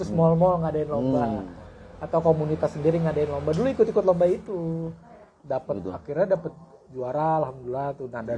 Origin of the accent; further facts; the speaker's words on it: Jakarta, Indonesia; ane ini orang Betawi, ya udah ane angkat aja keresahan orang Betawi pakai bahasa Betawi gitu